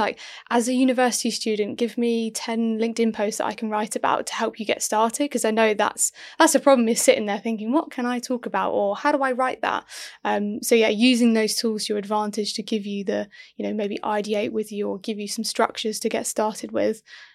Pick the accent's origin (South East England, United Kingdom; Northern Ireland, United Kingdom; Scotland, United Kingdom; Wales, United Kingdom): South East England, United Kingdom; Kent; And then Kent Papers picked it up because I was from Kent